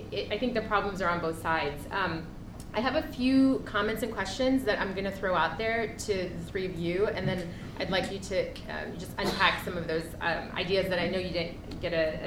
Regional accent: United States; my own family is from Pakistan, but I grew up in the States

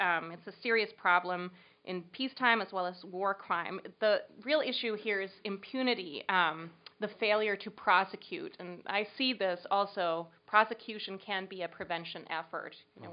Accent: Denmark; English is a second language; I did not come out of the traditional feminist movement in my home country, Denmark.

